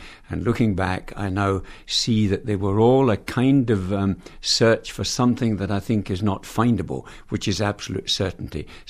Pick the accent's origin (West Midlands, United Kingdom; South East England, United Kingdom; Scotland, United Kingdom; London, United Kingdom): Scotland, United Kingdom; Alexandria; I come from Alexandria outside Glasgow, 20 miles north of Glasgow, on the banks of the River Leven.